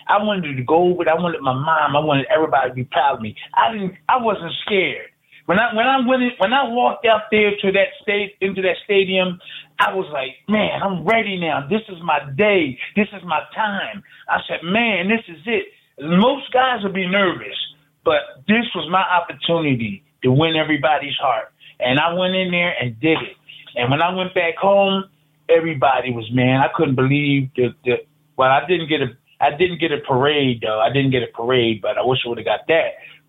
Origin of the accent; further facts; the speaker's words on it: Philadelphia, Pennsylvania, United States; I came from Philadelphia. I wanted all my people to be everybody.